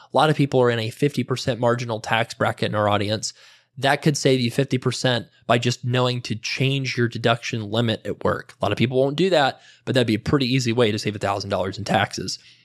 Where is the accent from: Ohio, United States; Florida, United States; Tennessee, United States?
Florida, United States; And I was from Florida and didn't know any better.